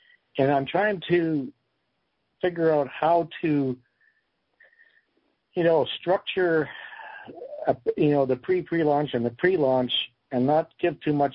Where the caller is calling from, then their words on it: Canada; I'm calling from Canada.